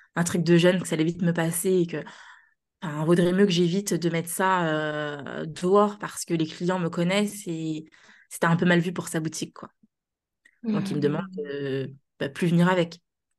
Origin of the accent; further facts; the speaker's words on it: Nanterre, Île-de-France, France; j'ai sept frères et sœurs. On a grandi à Nanterre.